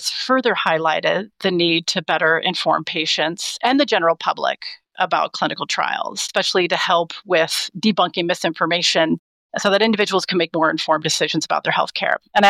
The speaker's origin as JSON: {"language": "English", "country": "United States", "said": "And then the history, of course, being an American and being there, that was another part of the self-awareness"}